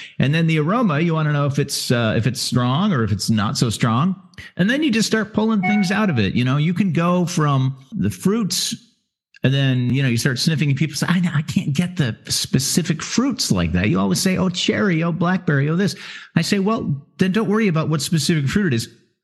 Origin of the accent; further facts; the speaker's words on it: Pacific Northwest, United States; I grew up in the Pacific Northwest, and she grew up in Rio de Janeiro, Brazil. So I'm really good with foresty things.